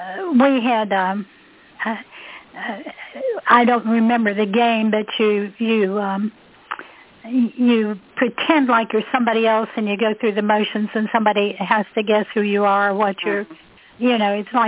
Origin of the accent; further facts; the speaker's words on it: Huntington, United States; there were a lot of Adkins when I grew up in Huntington.